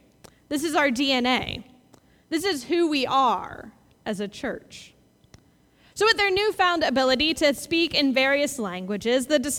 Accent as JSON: {"language": "English", "country": "Australia", "said": "what's happening here in Pentecost might be as much like what we're seeing in the world today as I am Australian."}